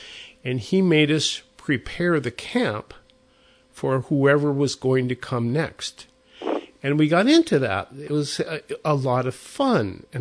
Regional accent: Montana, United States; a Cub Scout leader I had when I was a wee tyke growing up in Montana.

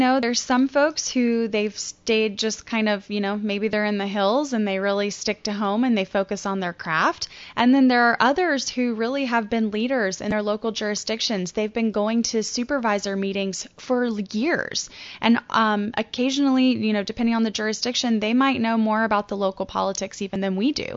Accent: North Carolina, United States; So growing up in North Carolina, a state that does not even have a medical marijuana program still today

